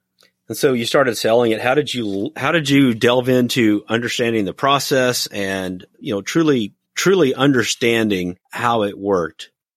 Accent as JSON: {"language": "English", "region": "Kansas", "country": "United States", "tie": "born or raised there", "moved": "as an adult", "said": "I was raised in Kansas and I moved to Texas later in life. I'm like, there's no basements here, but there was basements all over the place in Kansas."}